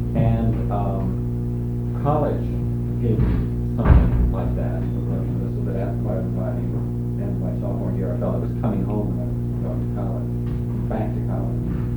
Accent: Ohio, United States; I grew up in Ohio, and I felt like I didn't want to be in Ohio, but I didn't feel any connection to it.

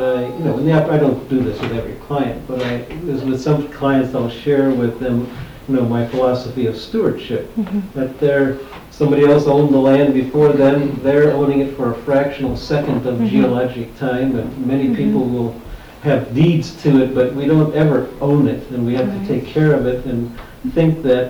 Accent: Chicago, Illinois, United States; I grew up in Chicago, and so there's not as many trees

